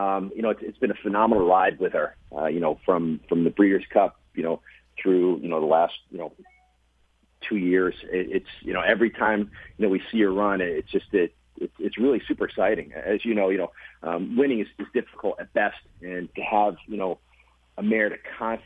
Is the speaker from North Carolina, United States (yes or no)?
no; New York, United States; we're from New York. You know, we went to school in upstate New York.